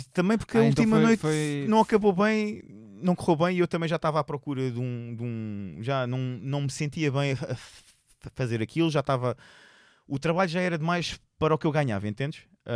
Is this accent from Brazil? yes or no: no; Seixal, Setúbal, Portugal; now in Buraca, Portugal; eu sou originário do Seixal. Originário. Eu nasci em Benfica, vivi no Seixal e agora vivo na Buraca.